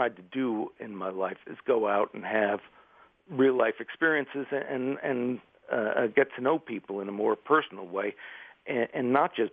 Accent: New York City, New York, United States; which is when I grew up in New York City.

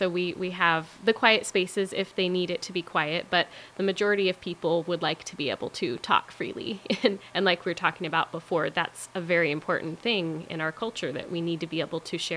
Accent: Sterling, Alaska, United States; I grew up in Sterling.

